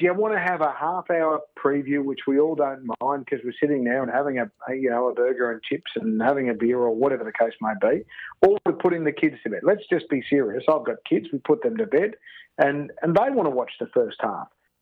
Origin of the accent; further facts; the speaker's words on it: Sydney, New South Wales, Australia; I'm from Sydney.